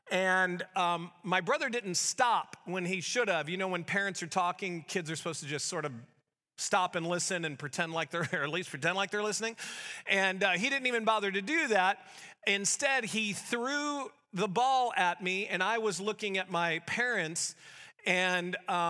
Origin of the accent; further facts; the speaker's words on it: St. Louis, Missouri, United States; When my brother and I were little, we grew up in St. Louis